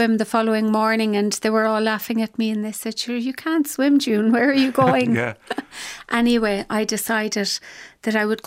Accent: Spanish Point, County Clare, Ireland; As a child growing up in Spanish Point, we were brought up in a family business.

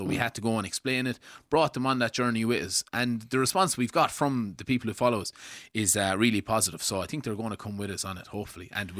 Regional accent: Roscrea, Munster, Ireland; I lived in Roscrea, which is in North Tipperary. I moved down to Care.

